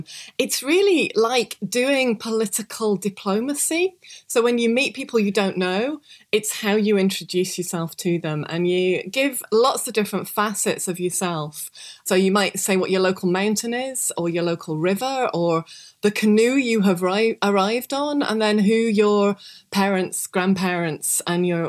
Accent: Sheffield, Yorkshire and the Humber, United Kingdom; born there; now in Scotland; I was born in Sheffield, the UK, a product of the new welfare state to teachers.

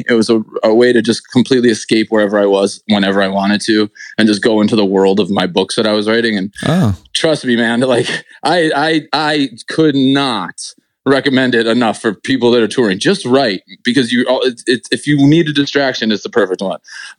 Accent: Buffalo, New York, United States; This was always just a flyover zone for me growing up in Buffalo.

